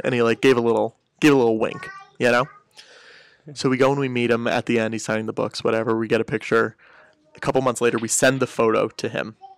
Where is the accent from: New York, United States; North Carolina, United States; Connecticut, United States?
Connecticut, United States; You know, I'm from Connecticut, like, small suburban Connecticut.